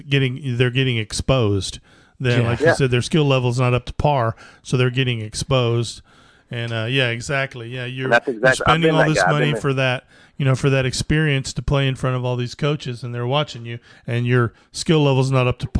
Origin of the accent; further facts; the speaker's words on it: Indiana, United States; You know, I come from Indiana. We could all shoot the ball in the 80s.